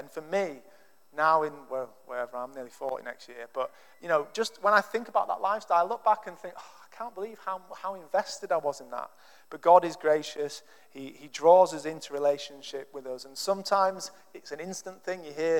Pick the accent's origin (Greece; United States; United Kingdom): United Kingdom; Yorkshire and the Humber; I'm going to call him Zacchaeus because I'm from Yorkshire.